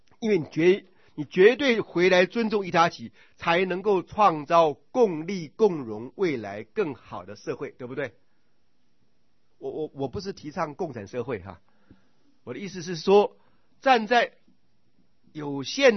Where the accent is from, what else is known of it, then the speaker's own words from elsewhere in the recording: Taiwan; 包括我们台湾人在内